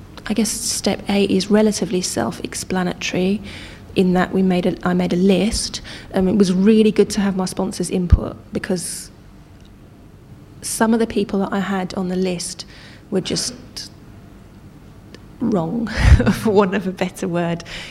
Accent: Cyprus; I come from Cypriot culture, and, you know, it's, in my culture, it's very much, you know, you get married young

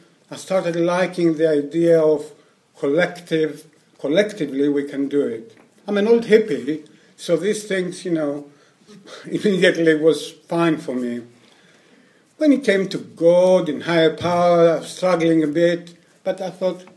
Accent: Athens, Attica, Greece; And this year in September, the European Convention is happening in my hometown, Athens. And it's about 2 or 3 miles from where most of my using happened.

